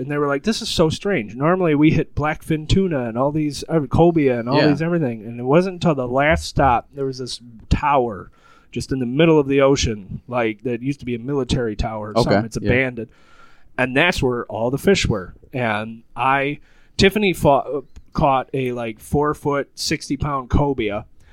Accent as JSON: {"language": "English", "region": "Michigan", "country": "United States", "said": "But yeah, the lady's like, where are y'all from? And I was like, we're from Michigan."}